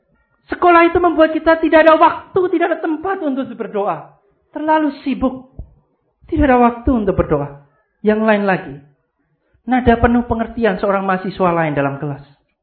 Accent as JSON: {"language": "Indonesian", "region": "Java", "country": "Indonesia", "said": "Tapi saya orang Jawa dan Cina."}